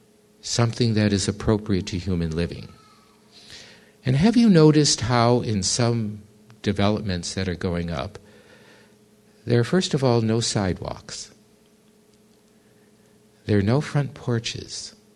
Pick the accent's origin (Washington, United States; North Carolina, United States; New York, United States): New York, United States; But I have to often tell people when I tell them I'm from New York, I'm from the real New York.